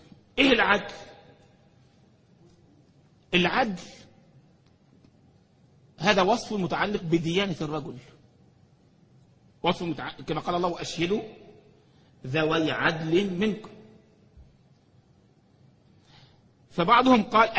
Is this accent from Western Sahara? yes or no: no; Egypt; انا مره شفت واحد عندنا في مصر بيتكلم في الموبايل واقف في الشارع